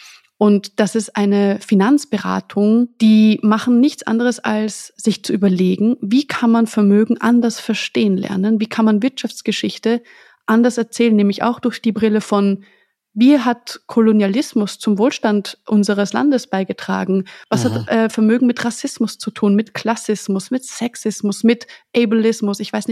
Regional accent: Austria; Und für mich als Österreicherin muss ich ja sagen, in Deutschland wird Erbschaft zum Beispiel besteuert.

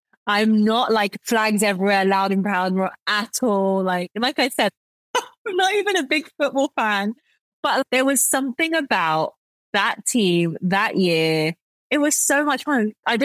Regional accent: United Kingdom; it's like, well, yeah, I'm British. And that gives you a different status in different parts of the world. So in the US, I'm British.

